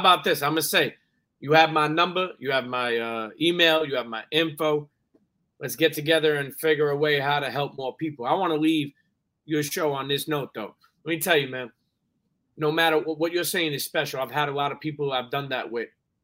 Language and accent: English; Brooklyn, New York, United States; Like, when I was growing up in Brooklyn, I'm listening to kids on my block